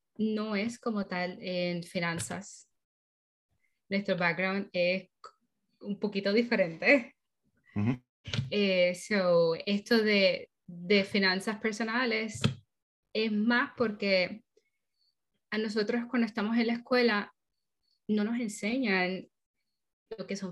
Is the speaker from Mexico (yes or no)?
no; Puerto Rico; now in United States; Nosotros, los dos somos de Puerto Rico, pero ¿verdad? Decidimos brincar el charco. y ahora mismo, ¿verdad? Vivimos y residimos en New Jersey